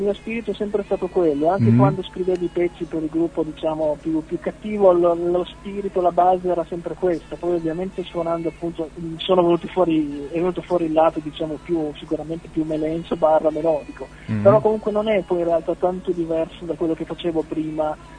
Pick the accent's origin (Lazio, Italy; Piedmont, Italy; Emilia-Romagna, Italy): Piedmont, Italy; la scena musicale dalle mie parti, soprattutto per il mio genere, parlo del cuneese